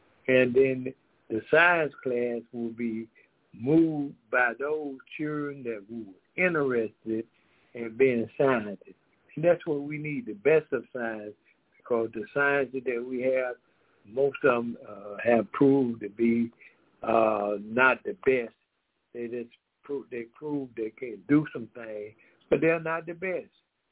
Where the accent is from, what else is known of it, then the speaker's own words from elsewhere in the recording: Decatur, Georgia, United States; We also have, we are from Decatur, Georgia